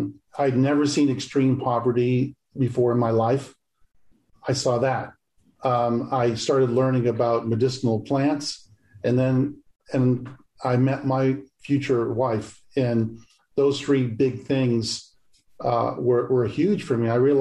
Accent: Portland, Maine, United States; born there; Well, I was born in Portland, Maine

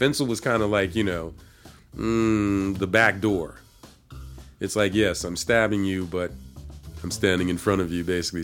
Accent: Philadelphia, Pennsylvania, United States; You know, I'm being from Philly. I mean, you don't play people.

